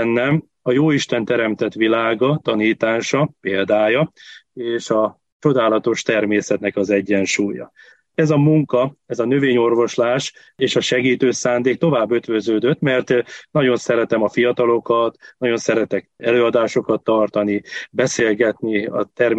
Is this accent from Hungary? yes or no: yes; Földeák, Csongrád-Csanád, Hungary; hiszen én Földeák községben nőttem fel, amely Csongrád-Csanád vármegyébe található